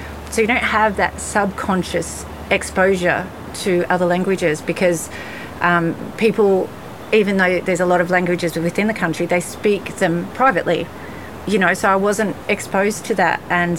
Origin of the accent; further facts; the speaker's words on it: Australia; being an Australian, we have a very open culture. And so even though I left home when I was 12, I live with all different types of people.